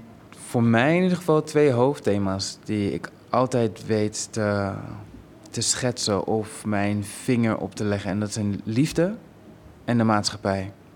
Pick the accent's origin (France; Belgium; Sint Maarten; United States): Sint Maarten; born there; En natuurlijk mijn Caribische achtergrond, want ik ben geboren op Sint Maarten.